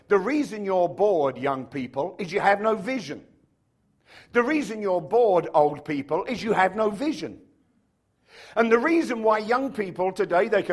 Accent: London, United Kingdom; I was born and raised in London, and I had no vision.

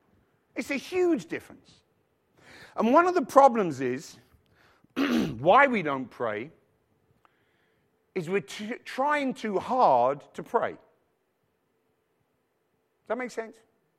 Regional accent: London, United Kingdom; now in United States; Where are you from, Australia or New Zealand? I said, London.

